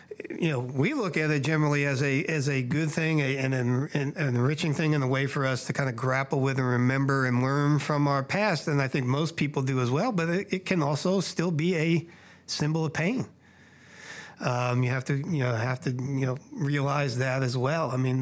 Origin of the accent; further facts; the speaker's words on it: New Jersey, United States; I grew up in New Jersey, you know, up there.